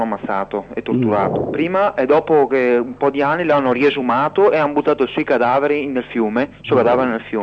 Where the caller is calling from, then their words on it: Vicenza, Veneto, Italy; Sono da Vicenza